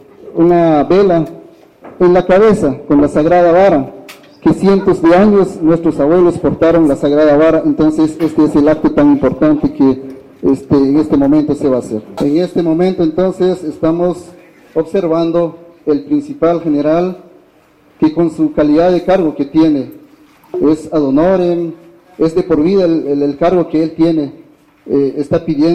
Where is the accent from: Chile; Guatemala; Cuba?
Guatemala; tenemos que colaborar como ciudadanos, como guatemaltecos